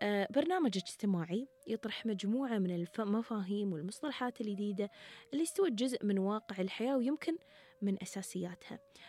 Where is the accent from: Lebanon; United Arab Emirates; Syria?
United Arab Emirates; 1968 هذا كان أول تعداد سكاني عندنا في الإمارات.